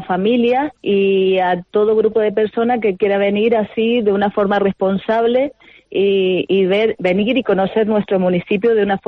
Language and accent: Spanish; Valleseco, Canary Islands, Spain; ahora mismo estoy sentada yo mirando mi paisaje de mi pueblo, que digo, voy a sentarme aquí así me inspiro un poco, ¿no? Y realmente los senderos, pues todo el interior de Valle Seco, pues es todo verde